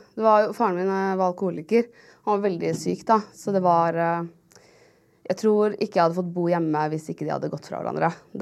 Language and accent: Norwegian; Oslo, Norway; Ja, jeg vokste opp, jeg fra Oslo, så jeg vokste opp liksom, ved Nordberg-området, og det heter jo egentlig Gaustad